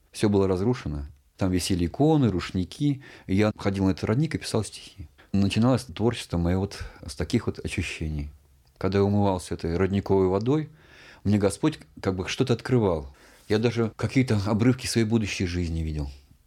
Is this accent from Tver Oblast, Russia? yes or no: yes; Vypolzovo, Tver Oblast, Russia; Я родился в Тверской области, в Балаговском районе, в поселке Выползу. Мама моя тверская, папа у меня из Соликамска, с Урала.